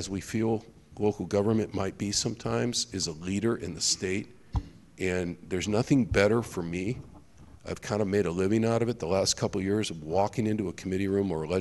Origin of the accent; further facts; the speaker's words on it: San Diego, California, United States; I know I'm from San Diego, but I want to introduce a bill to extend this across the state